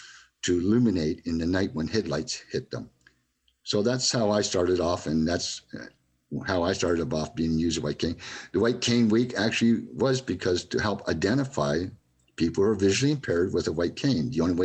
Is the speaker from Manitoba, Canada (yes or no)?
no; Ontario, Canada; born there; I didn't go to the Ontario School for the Blind in Brantford, Ontario, where I was born in Ontario.